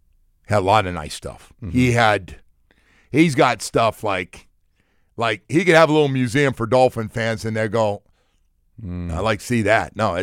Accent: California, United States; I said, I'm from California.

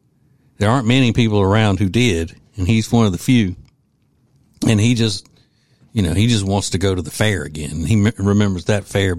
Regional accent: Winnfield, Louisiana, United States; when I was growing up in Winfield, Louisiana.

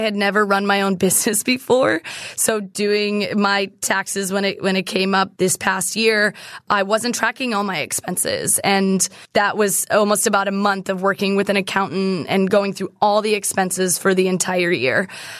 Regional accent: Massachusetts, United States; So we didn't play dodgeball in school. I'm from Massachusetts.

